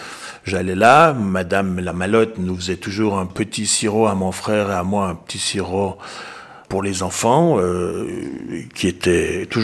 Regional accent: Zurich, Switzerland; Je suis originaire du Bayard, natif de Zurich. J'ai fait toutes mes écoles, toutes mes études à Zurich. J'ai étudié ingénieur agronome au Poly à Zurich.

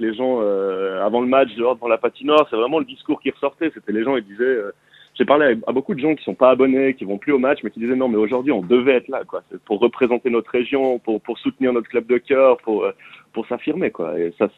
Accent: Valais, Switzerland; Je dois dire que je suis valaisan

